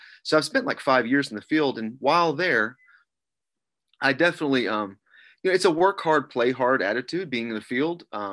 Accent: Texas, United States; So yeah, I grew up in Southeast Texas, and I was a first-generation student, so no one from either side of my family had gone to college.

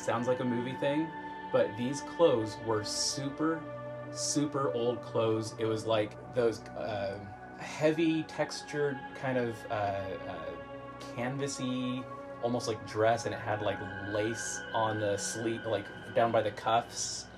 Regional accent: Hood River, Oregon, United States; I grew up in Hood River, and my family, we moved around a lot, just, you know, paycheck to paycheck kind of thing.

